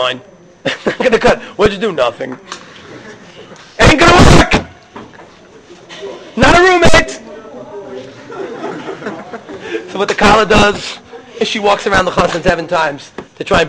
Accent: Brooklyn, New York, United States; I grew up in Brooklyn, a little distance from the Lubavitcher Rebbe.

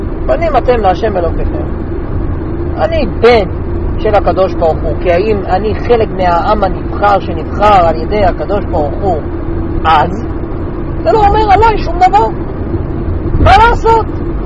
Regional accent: United States; Hebrew is a second language; אני אמריקאי, יש לי היסטוריה של כמה מאות שנים

